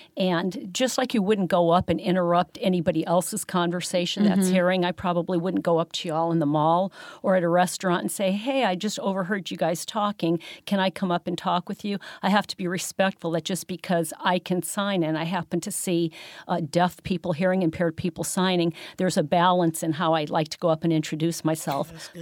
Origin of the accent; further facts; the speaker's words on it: Cedar Falls, Iowa, United States; I grew up in Cedar Falls, Iowa. My parents were Polish and German immigrants, and they had a very significant World War II history.